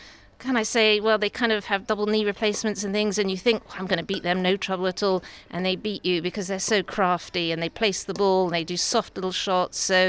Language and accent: English; England, United Kingdom; moved away as an adult; now in Australia; I'm from England and I came over to Australia in January to work here as a GP.